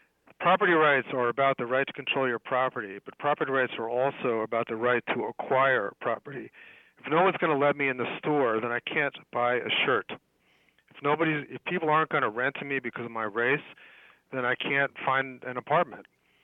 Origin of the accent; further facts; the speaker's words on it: New Jersey, United States; I grew up in New Jersey because I'm Jewish, and my father could not find a job in New York City because they were discriminating against Jewish engineers.